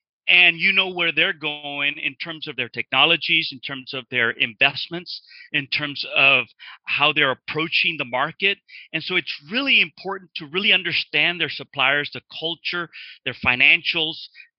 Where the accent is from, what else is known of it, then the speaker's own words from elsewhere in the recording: Texas, United States; So I grew up in Texas, and I kind of went into engineering and manufacturing, and that's really my passion.